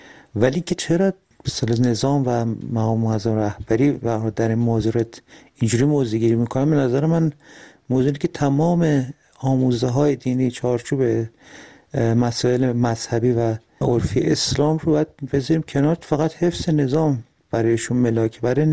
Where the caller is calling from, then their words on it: Tehran, Tehran Province, Iran; از تهران هستم، درود بر شما